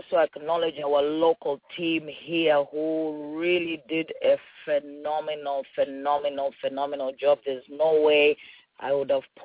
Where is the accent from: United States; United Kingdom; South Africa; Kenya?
Kenya; Nairobi; English is a second language; even growing up in Nairobi, whenever we would come back to Lusaka